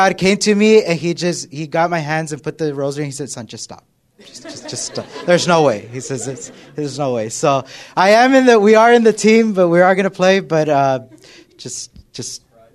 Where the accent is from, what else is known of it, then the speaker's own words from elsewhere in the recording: El Paso, Texas, United States; I am from El Paso, Texas, so I am a Texan at heart.